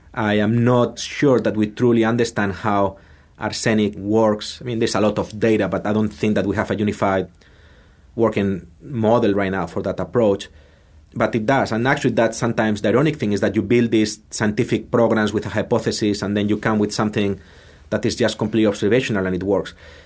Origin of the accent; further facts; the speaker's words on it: Spain; English is a second language; And now actually, you know, I'm from Spain, so I'm proud of this.